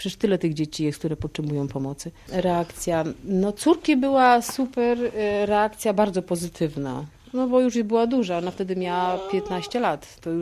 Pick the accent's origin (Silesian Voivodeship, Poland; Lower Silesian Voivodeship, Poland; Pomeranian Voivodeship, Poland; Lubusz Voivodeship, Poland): Lubusz Voivodeship, Poland; Gorzów Wielkopolski; My pochodzimy z Gorzowa Wielkopolskiego